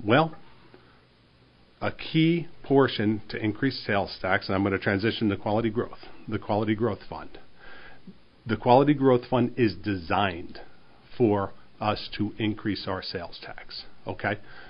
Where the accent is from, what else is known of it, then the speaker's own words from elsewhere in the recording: New Jersey, United States; the one thing with me growing up in New Jersey, I'm always going to be honest.